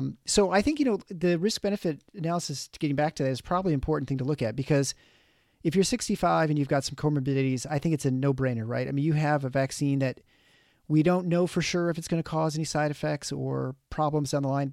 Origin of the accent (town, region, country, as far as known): Canada